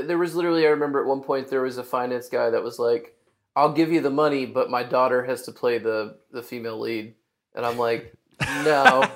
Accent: Hot Springs, Arkansas, United States; So, I mean, I'm from Arkansas. I'm from Hot Springs, right, where the book is mostly set.

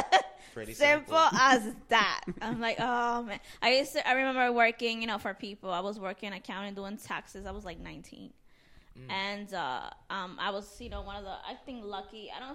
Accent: Jersey City, New Jersey, United States; I'm from New Jersey, Jersey City.

